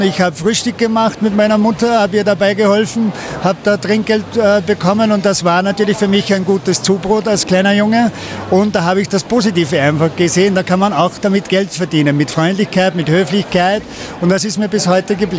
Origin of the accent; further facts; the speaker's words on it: Salzkammergut, Austria; Ja, ich komme aus dem Salzkammergut